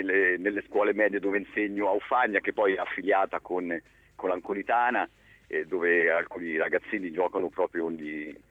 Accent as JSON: {"language": "Italian", "town": "Osimo", "region": "Marche", "country": "Italy", "said": "Io sono di Osimo"}